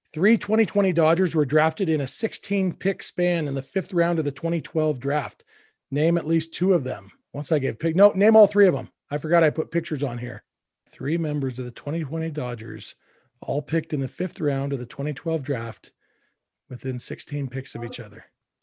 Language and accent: English; Lake Elsinore, California, United States; grew up in my hometown of Lake Elsinore, California